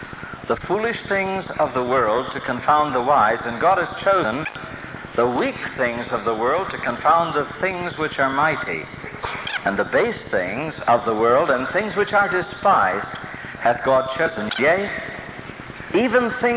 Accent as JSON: {"language": "English", "region": "England", "country": "United Kingdom", "said": "I'm an Englishman. It's very hard for me to do that."}